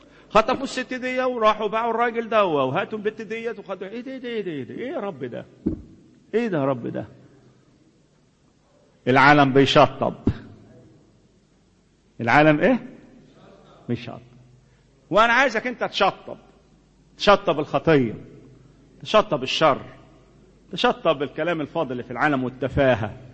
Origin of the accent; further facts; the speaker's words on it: Aswan Governorate, Egypt; فمثلا عندنا في الصعيد في أسوان والسيل وكومومبو والحتة الصعبة اللي هناك دي